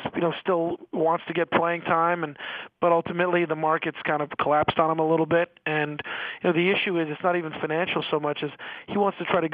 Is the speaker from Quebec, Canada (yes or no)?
yes; Montreal, Quebec, Canada; Well, growing up in Canada helps. Growing up in Montreal helps.